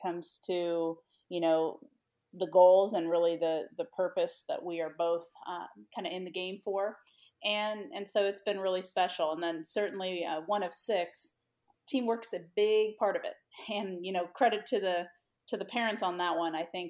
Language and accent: English; Valparaiso, Indiana, United States; growing up in Valparaiso, Indiana, where basketball is really a way of life